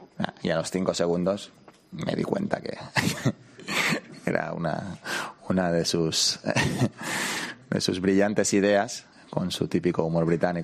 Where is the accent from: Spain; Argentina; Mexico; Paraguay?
Spain; moved away as an adult; La realidad, soy español, siempre me he considerado tal y he presumido de ello